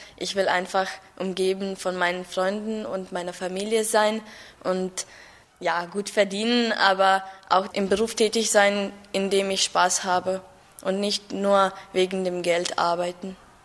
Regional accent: Croatia; German is a second language; Ich bin 17 Jahre alt und ich komme aus Kroatien.

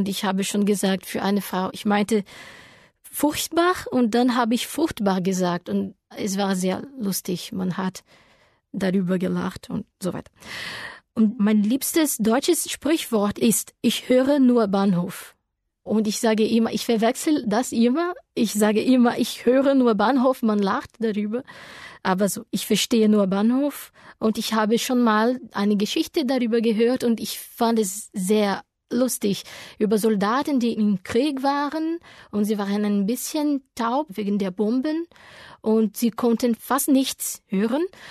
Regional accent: Rio de Janeiro, Brazil; German is a second language; Ich komme aus Rio de Janeiro, Brasilien. Ich bin im Jahr 1991 geboren.

